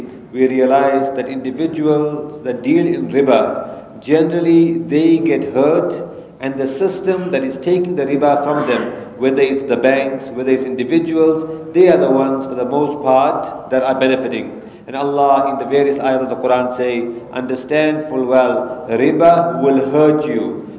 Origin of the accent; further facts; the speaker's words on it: South Africa; Some countries, like for example, I come from South Africa. We know what's happening there.